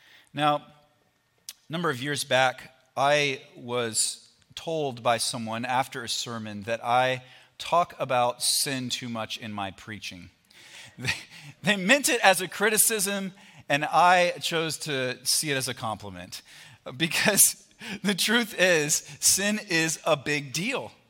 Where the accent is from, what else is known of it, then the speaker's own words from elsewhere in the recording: East Coast, United States; I grew up on the East Coast. We had these things called basements. I know you don't have as many of those out here.